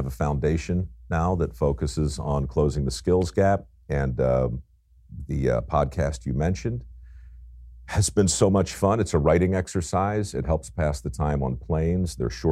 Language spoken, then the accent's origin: English; Baltimore, Maryland, United States; I was convinced as a young guy growing up in Baltimore that I would follow in the footsteps of my grandfather, who lived right next door.